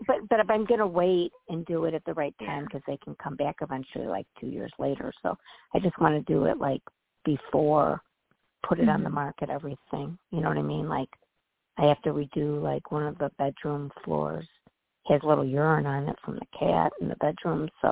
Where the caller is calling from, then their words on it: Illinois, United States; from Illinois.